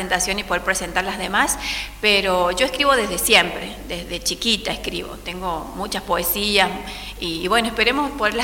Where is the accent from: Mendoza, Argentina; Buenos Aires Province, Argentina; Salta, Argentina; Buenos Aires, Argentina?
Salta, Argentina; salteña, yo soy de acá.